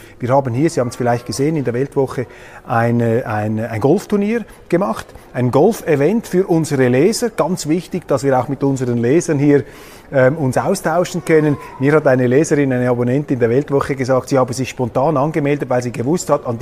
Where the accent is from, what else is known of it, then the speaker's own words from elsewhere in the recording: Switzerland; ich bin als Schweizer stolz darauf